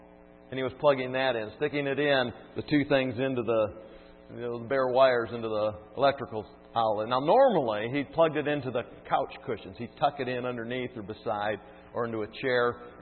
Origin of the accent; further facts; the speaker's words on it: Grand Rapids, Michigan, United States; Now I'm from Grand Rapids.